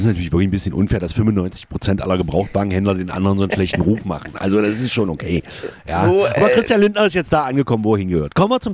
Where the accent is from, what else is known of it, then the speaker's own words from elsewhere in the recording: Magdeburg, Saxony-Anhalt, Germany; unter anderem in meiner Heimatstadt Magdeburg, aber ich soll ja jetzt nicht so viel über Sachsen-Anhalt reden